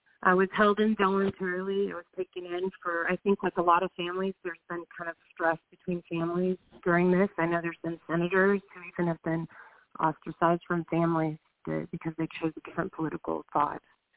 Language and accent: English; Texas, United States; And I'm a Texan and a Democrat.